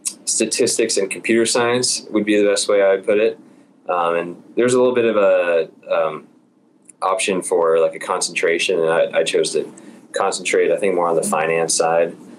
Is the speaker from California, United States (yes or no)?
yes; San Diego, California, United States; Yeah, I mean, growing up in San Diego, I watched the Padres.